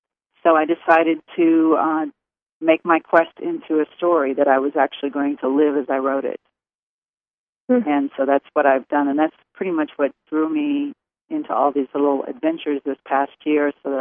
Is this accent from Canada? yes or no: no; Missouri, United States; moved away as an adult; I was raised in Missouri.